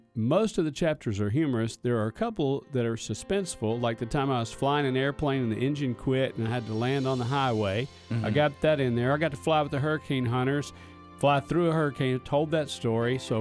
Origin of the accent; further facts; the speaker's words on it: Kentucky, United States; moved away; also born or lived in Mississippi; You know, we grew up poor. I grew up in Kentucky, lived in Mississippi since 1985.